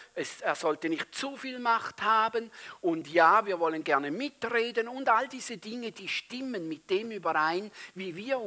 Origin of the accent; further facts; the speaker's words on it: Switzerland; Als Schweizer haben wir ein einzigartiges oder ein spezielles Verhältnis zu Leiterschaft ganz grundsätzlich.